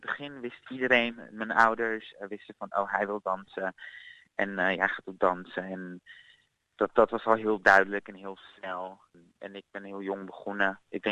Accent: Amsterdam, North Holland, Netherlands; also born or lived in Suriname; Ik ben ook zeg maar van Surinaamse afkomst, maar ook Nederlandse afkomst. En ik ben in Suriname geboren en toen ik 2,5 was, ben ik naar mijn moeder naar Amsterdam verhuisd. En daar opgegroeid

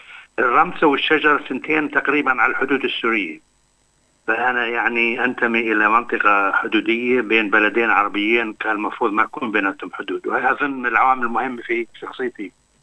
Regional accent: Al-Shajara, Irbid Governorate, Jordan; الشجرة كانت طبعا قرية زراعية لا تزال إلى حد ما، بس كانت أكثر يعني بطفولتي، أنا ولدت بال43، فنشأت في جو ريفي مزبوط، يعني كنت أساعد أهلي لما وعيت في الزراعة

